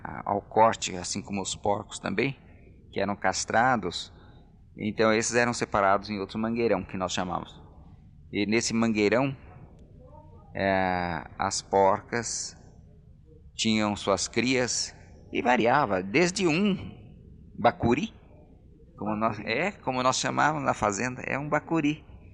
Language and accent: Portuguese; Botucatu, São Paulo, Brazil; born there; E essas melancias chegavam já agora em Botucatu, onde eu nasci.